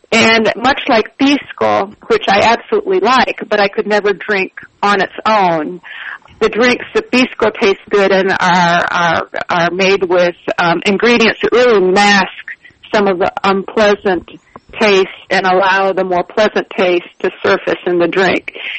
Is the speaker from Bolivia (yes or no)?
yes; Bolivia; When I tell people I was from Bolivia